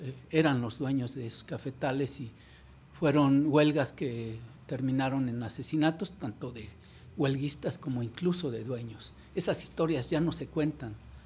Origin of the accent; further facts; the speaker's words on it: Mexico City, Mexico; now in Xalapa, Mexico; Tengo 18 años aquí en Jalapa, soy originario del Distrito Federal. Vengo huyendo también de la violencia.